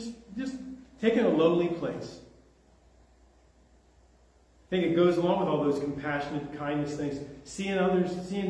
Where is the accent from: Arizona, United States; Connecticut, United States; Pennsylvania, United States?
Pennsylvania, United States; now in ?; Can't you see I'm from Pennsylvania? I'm not normal. I'm not a local here.